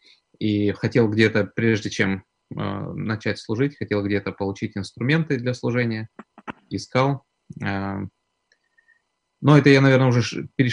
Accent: Georgiyevsk, Stavropol Krai, Russia; accent: Caucasian; now in Samara, Russia; но в Самаре люди постоянно то и дело меня спрашивают, откуда ты родом, потому что говорок у меня все-таки остался кавказский. Я родом со Ставропольского края, город есть Георгиевск.

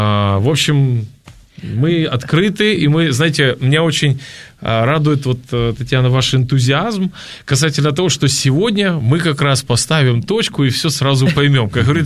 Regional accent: Chișinău, Moldova; Мы приехали из города Кишинев, Молдова. И, ну, в общем-то, все наши корни оттуда. А, собственно, и еврейские вот корни наши из Бессарабии.

